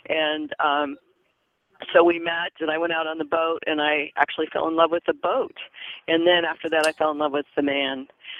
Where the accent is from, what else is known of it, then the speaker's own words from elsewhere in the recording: Detroit, Michigan, United States; I grew up in outside Detroit and, 8 brothers and sisters.